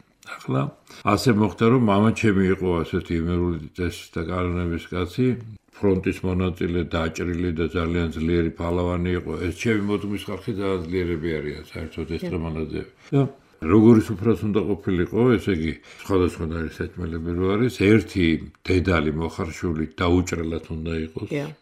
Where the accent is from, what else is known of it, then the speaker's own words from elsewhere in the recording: Ananauri, Kakheti, Georgia; born there; მე დავიბადე ლაგოდეხის რაიონში სოფელ ანანაურში, აფენისა და ლელიანის შუა ეს სოფელი